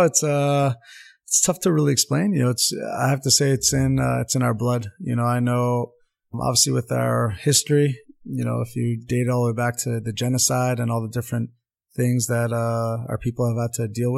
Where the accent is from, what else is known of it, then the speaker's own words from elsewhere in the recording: Montvale, New Jersey, United States; I grew up in Montvale, New Jersey.